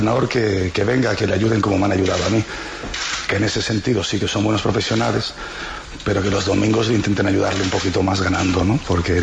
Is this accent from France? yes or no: no; Spain; now in Tenerife, Spain; Yo no voy a decir que soy un canario más, porque yo sería género idiota, porque soy un peninsular, un godo, en ese sentido.